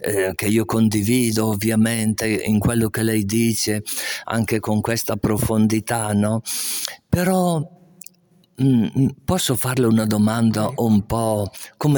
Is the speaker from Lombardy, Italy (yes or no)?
yes; Castenedolo, Lombardy, Italy; mentre andavo al cimitero del mio paese, Castenedolo